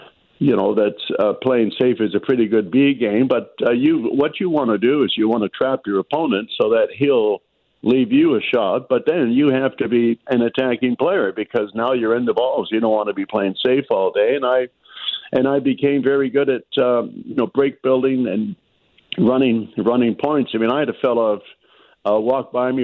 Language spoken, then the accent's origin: English; Victoria, British Columbia, Canada; born there; But of course, where I was born in Victoria, BC, I ran out of players to play, and then I went to Vancouver